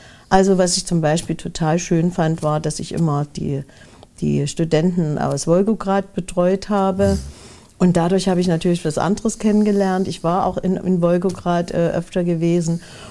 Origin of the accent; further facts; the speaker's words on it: Plauen, Saxony, Germany; moved away as an adult; Ich komme ja aus Plauen im Vogtland. aber Potsdam hat mich angezogen.